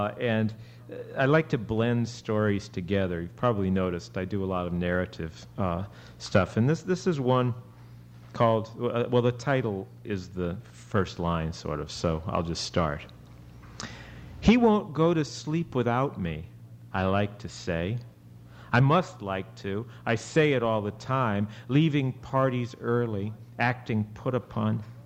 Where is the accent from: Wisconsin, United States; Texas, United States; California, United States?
Texas, United States; Houston; I grew up in Houston, and I don't think Houston's probably that much different from St. Louis.